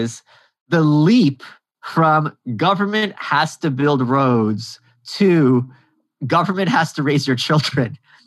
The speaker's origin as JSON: {"language": "English", "region": "New York", "country": "United States", "said": "And what else is funny, me being a New Yorker, this is information I wasn't privy"}